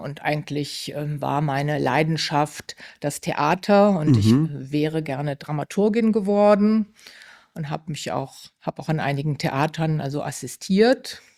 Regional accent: Cologne, North Rhine-Westphalia, Germany; Und ich bin ja in Köln aufgewachsen.

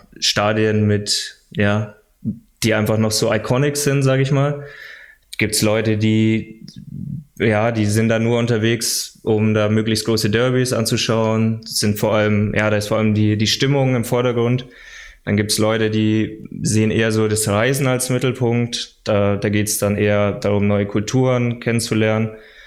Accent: Nuremberg, Bavaria, Germany; also born or lived in Fürth; aber ich komme aus Nürnberg. Ich identifiziere mich natürlich auch eher mit Nürnberg.

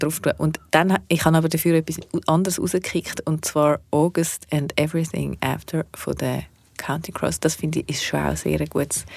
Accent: Switzerland; wir sind Schweizer gewesen

